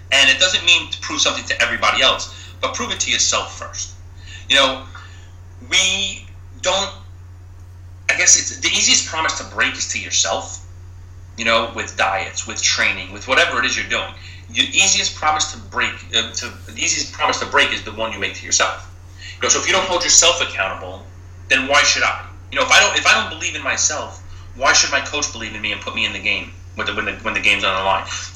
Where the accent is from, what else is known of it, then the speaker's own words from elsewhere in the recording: New York, United States; I grew up on Staten Island.